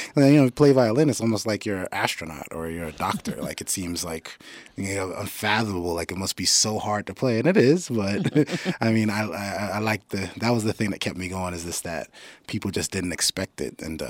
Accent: Fort Lauderdale, Florida, United States; Both of us are from the Caribbean, but we're born in, you know, we're from Fort Lauderdale, raised in Fort Lauderdale in South Florida.

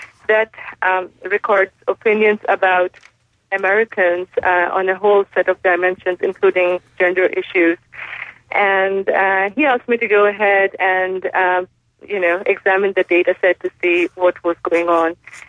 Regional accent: India; So I was raised in India, and I noticed that, of course, in India we have a very strong tradition

